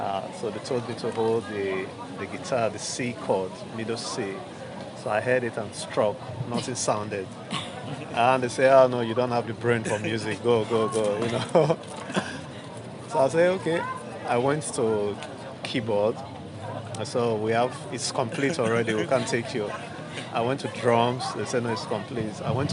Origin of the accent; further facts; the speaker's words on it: Delta, Nigeria; Okay, I was born in Delta State, Nigeria. So Delta State is the state where I'm from in Nigeria.